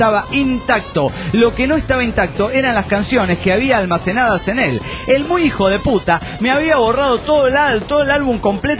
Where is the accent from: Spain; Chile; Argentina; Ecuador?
Argentina; Calchaquí, Santa Fe; de Calchaquí, República Argentina.